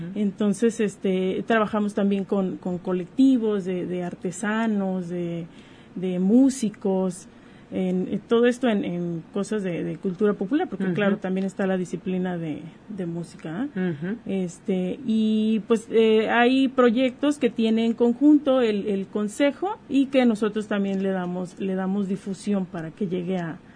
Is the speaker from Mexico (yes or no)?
yes; El Grullo, Jalisco, Mexico; Soy originaria del Grullo.